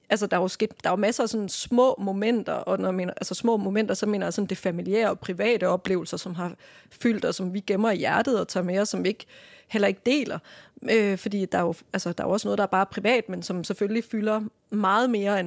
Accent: Randers, Central Denmark Region, Denmark; born there; et udsolgt værket i Randers, som jo er min fødeby

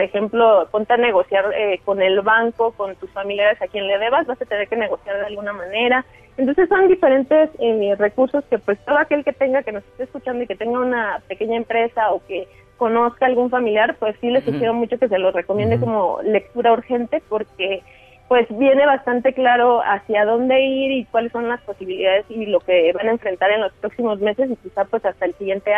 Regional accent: Syria; moved away; en ningún momento me imaginé que iba a tener que dejar Siria si no hubiera pasado lo que está pasando en mi país

